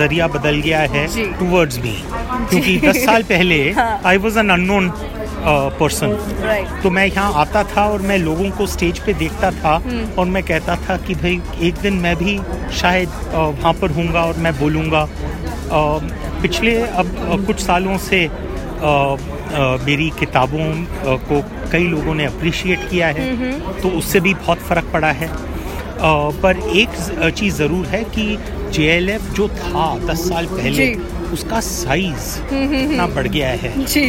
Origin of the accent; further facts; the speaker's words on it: Mumbai, Maharashtra, India; मैं माई upbringing has been in Mumbai, but Jaipur मेरे लिए आई फील लाइक होम.